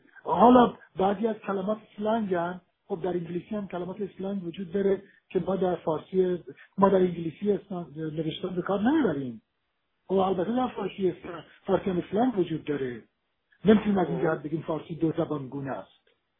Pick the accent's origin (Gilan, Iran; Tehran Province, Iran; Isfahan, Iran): Tehran Province, Iran; Tehran; accent: Tehrani; ولی لهجه من تهرونی که نزدیک نبوده که